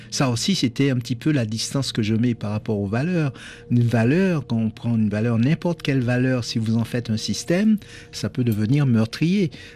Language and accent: French; Martinique; Moi, je suis pas français, je suis un créole américain. Donc je suis administré aujourd'hui par la France.